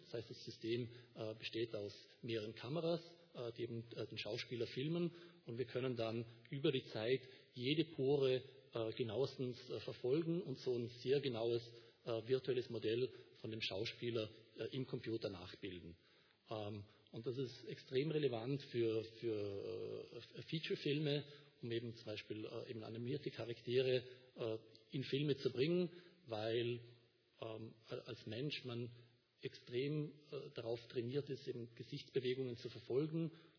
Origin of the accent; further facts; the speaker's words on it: Vorarlberg, Austria; Wie gesagt, ich bin in Vorarlberg geboren, Vorarlberg aufgewachsen.